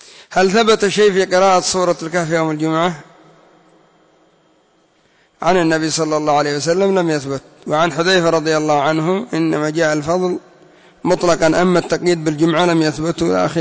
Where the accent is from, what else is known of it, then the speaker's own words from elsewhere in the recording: Yemen; حتى عندنا في اليمن يقولون زبرة